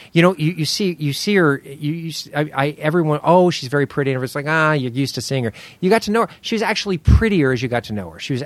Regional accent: Los Angeles, California, United States; born there; Northeast LA. It's the same as East LA, but colder.

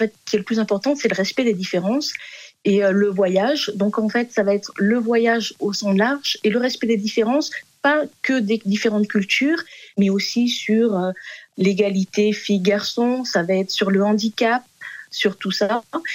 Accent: France; now in South Korea; Je suis française, mon mari est franco-portugais, donc on vit en Corée.

